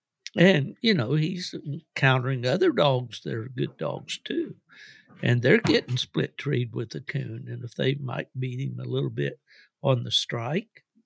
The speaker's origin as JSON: {"language": "English", "region": "West Virginia", "country": "United States", "tie": "born or raised there", "said": "who are from my home state of West Virginia"}